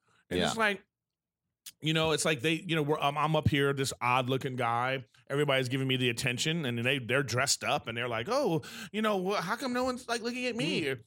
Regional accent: Texas, United States; After the show, her friend comes up to me, and she goes, hey, I'm from Texas, too.

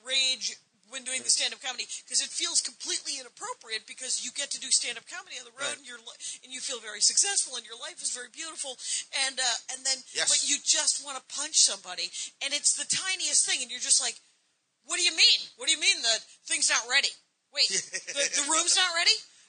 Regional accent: South Milwaukee, Wisconsin, United States; I wasn't just fully formed like Venus coming out of a seashell in Lake Michigan. Because I'm from Wisconsin.

